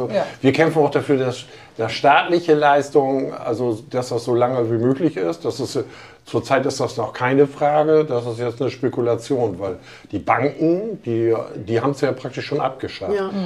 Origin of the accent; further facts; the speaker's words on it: Bremen, Germany; es gibt für mich als Bremen-Norder, ich komme aus der Machnos